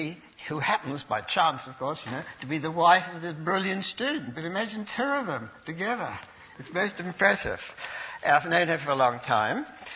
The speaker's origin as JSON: {"language": "English", "country": "Australia", "said": "And I wasn't particularly self-confident, being Australian, coming from a former colony of Britain."}